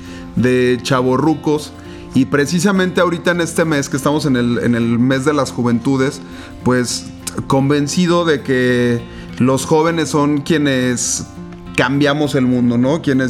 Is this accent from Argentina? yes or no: no; León, Guanajuato, Mexico; el quinto distrito local de la ciudad de León, de donde soy originario.